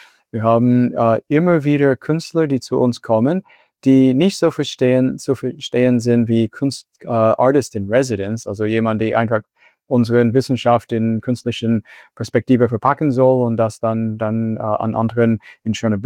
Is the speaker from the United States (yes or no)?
yes; United States; als Amerikaner bin ich von Natur aus ziemlich optimistisch.